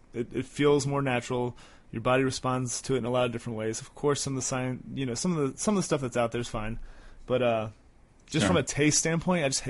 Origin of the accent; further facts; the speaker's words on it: Florida, United States; We were out in California when I was a kid, and I grew up in Florida, so I was used to heat